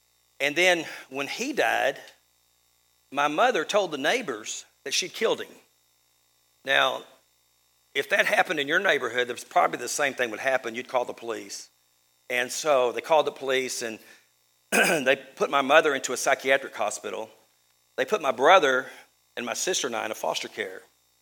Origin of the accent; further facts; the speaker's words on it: Texas, United States; And my mother was originally from San Antonio, so I'm half Texan, I guess you might say. I'm really all Texan now.